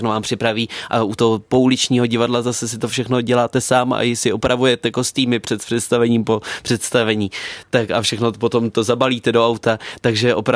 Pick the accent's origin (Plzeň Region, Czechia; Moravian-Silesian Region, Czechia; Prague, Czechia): Prague, Czechia; že jsem rodák z Prahy, narodil jsem se v Praze a vyrůstal jsem v Praze